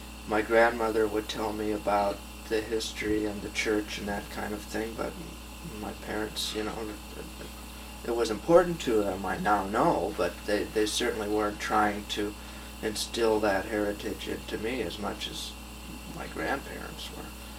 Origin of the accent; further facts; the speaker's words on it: Amana, Iowa, United States; born there; When I say I was born here in Amana, that's qualified in a hospital in Cedar Rapids, of course. But my family came from Amana, as did a lot of family before that.